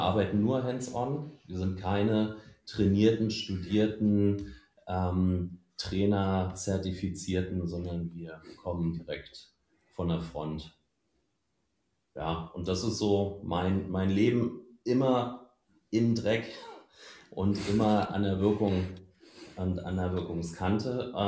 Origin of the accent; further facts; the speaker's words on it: Berlin, Germany; Ich komme ursprünglich aus Berlin, aus der Musikszene.